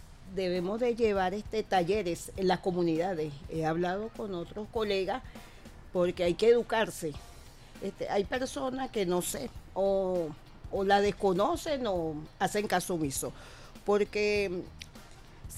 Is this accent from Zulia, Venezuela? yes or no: yes; Bobures, Zulia, Venezuela; Bueno, pronto llegarán a mi pueblo, ¿no?